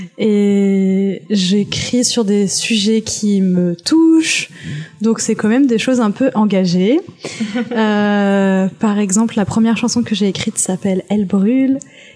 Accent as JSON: {"language": "French", "country": "France", "said": "J'ai 27 ans. Je suis française. Je m'identifie comme personne bisexuelle. Je suis blanche."}